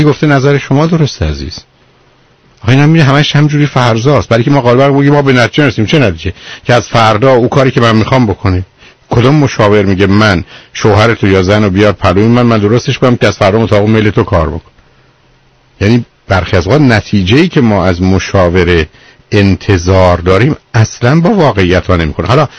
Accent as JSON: {"language": "Persian", "country": "Iran", "said": "ما که ایرانی هستیم"}